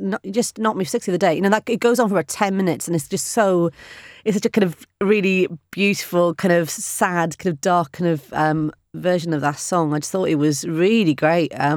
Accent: Swansea, Wales, United Kingdom; I'm from Swansea, you know, in Wales.

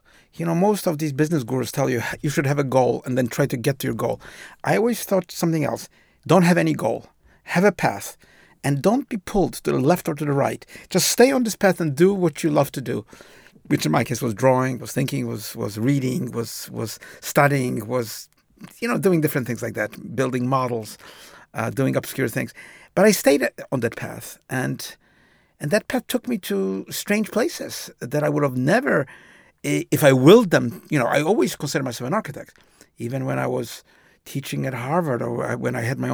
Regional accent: Poland; moved away; And when we came from Poland to Israel, I was so shocked

